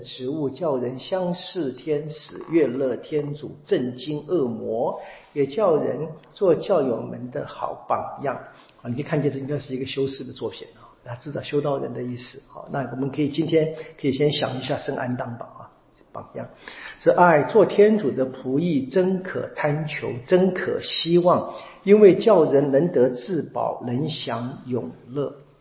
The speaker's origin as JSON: {"language": "Chinese", "country": "China", "said": "我们中国人也喜欢说这个借花献佛，对不对？"}